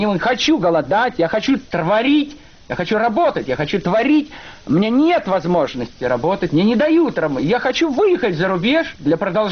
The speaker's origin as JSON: {"language": "Russian", "country": "Russia", "said": "Но я-то русский, я не еврей."}